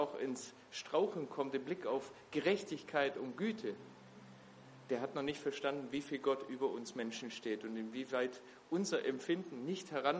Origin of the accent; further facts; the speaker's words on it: Baden-Württemberg, Germany; Ich bin Schwabe, das hört man wahrscheinlich auch.